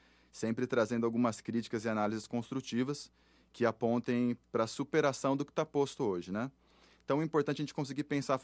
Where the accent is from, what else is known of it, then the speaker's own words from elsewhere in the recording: São Carlos, São Paulo, Brazil; sou daqui de São Carlos